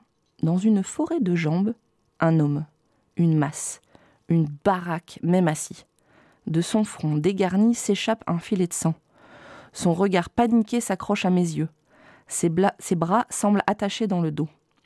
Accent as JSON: {"language": "French", "town": "Bourecq", "region": "Hauts-de-France", "country": "France", "tie": "born or raised there", "said": "la route principale de Bourec, mon village natal, là où se sont installés mes parents en 78, un peu avant ma naissance. Petit village en forme d'anévrisme attenant à la route nationale 43 qui relie Béthune à Saint-Omer et qui va jusqu'à Calais."}